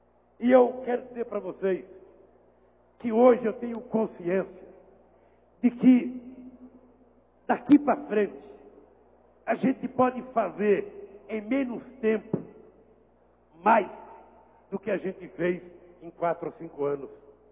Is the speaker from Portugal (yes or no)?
no; Caeté, Minas Gerais, Brazil; born there; não eu, que nasci em Caeté